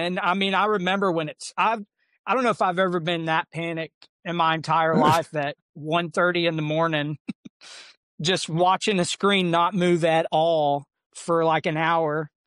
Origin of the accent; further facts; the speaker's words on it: Texas, United States; Oh, you're good, man. I'm from Texas.